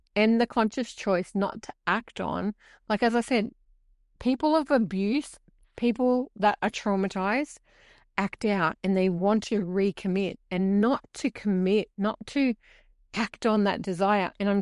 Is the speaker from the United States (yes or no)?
no; Mount Druitt, New South Wales, Australia; I grew up in a society where I grew up in Mount Druitt, and I can't tell you how many people have said to me, it's a wonder you never found drugs.